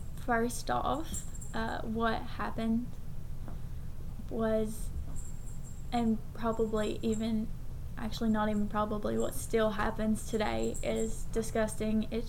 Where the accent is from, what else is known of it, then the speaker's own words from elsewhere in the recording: Hazard, Kentucky, United States; I'm 21 years old and I'm from Hazard, Kentucky.